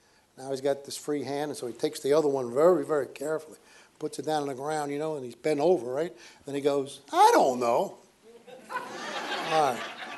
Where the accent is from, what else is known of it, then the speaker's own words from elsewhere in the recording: New York, United States; I grew up in New York. We never said scared. We said us scared.